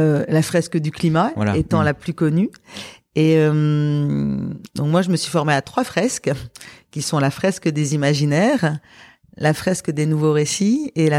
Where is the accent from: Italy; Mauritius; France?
France; Paris, Île-de-France; et moi, je suis une Parisienne